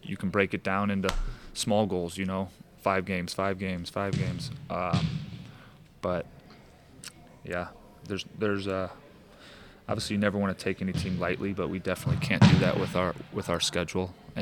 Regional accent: St. Louis, Missouri, United States; a few people just knowing I'm from St. Louis have been, hey, have you seen that Sporting game?

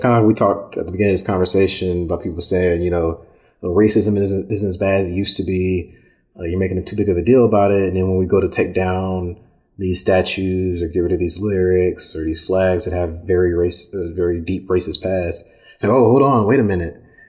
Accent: Ferguson, Missouri, United States; born and raised in Ferguson, Missouri, like 2 weeks before my freshman year is when Michael Brown got shot.

